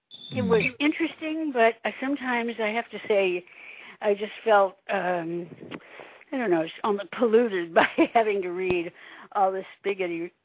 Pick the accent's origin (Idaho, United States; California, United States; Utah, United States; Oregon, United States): Oregon, United States; Portland; There's a great story in the book that I love because it's from my hometown. It's Portland